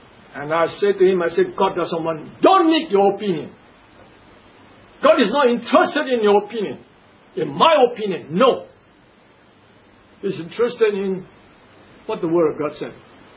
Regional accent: Singapore; I said, I'm not Filipino, I'm Singaporean, you know that.

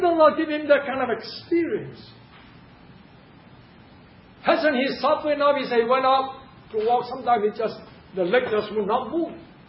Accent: Philippines; Let me know, I'm Filipino, but I say hello, hello.

